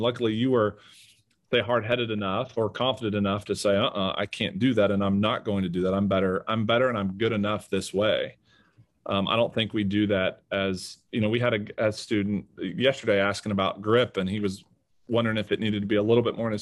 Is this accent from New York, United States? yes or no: no; Oklahoma, United States; I mean, growing up in Oklahoma, I mean, I moved the ball around everywhere.